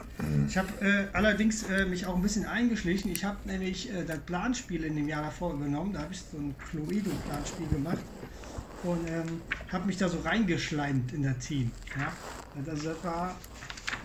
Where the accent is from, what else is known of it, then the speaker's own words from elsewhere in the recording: Rhineland-Palatinate, Germany; ich komme auch aus dem Westerwald, kann man so sagen, und gehöre zum EC Hohe Grete.